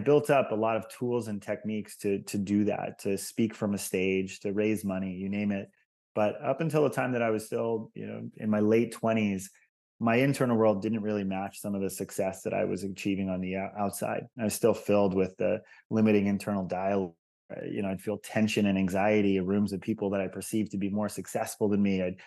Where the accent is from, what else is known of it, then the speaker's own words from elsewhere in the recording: Hawaii, United States; I struggled significantly with social anxiety and shyness and loneliness growing up in Hawaii for most of my formative years.